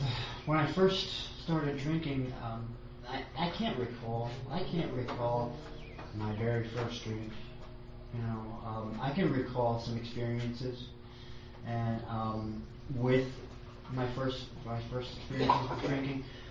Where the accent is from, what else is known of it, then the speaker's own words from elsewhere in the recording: Pennsylvania, United States; And I spent a lot of my childhood doing, growing up in the Poconos. You know, that's all we had was woods everywhere.